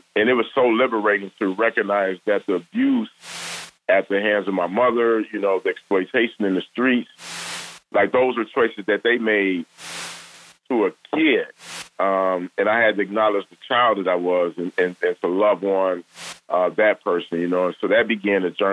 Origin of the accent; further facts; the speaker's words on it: Detroit, Michigan, United States; I'm from Detroit, and, you know, I grew up in a pretty tough neighborhood, tough background